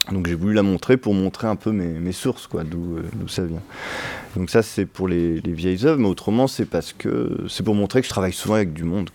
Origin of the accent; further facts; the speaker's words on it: Brest, Brittany, France; Et moi, je viens de Brest où il y a la mer.